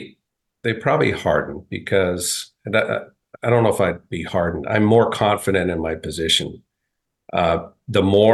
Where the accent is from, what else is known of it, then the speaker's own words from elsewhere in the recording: Montana, United States; I grew up in Western Montana on a cattle ranch.